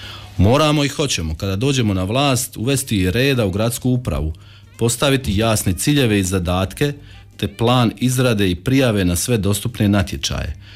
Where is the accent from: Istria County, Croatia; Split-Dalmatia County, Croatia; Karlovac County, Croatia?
Split-Dalmatia County, Croatia; Sinj; ja sam se iz Zagreba opet vratio doma u Sinj te počeo raditi u svojoj firmi u kojoj sam suvlasnik